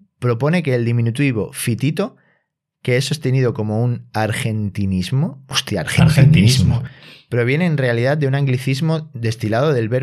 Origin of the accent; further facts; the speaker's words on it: Spain; Media italiana, que es como los españoles, que no somos muy altos.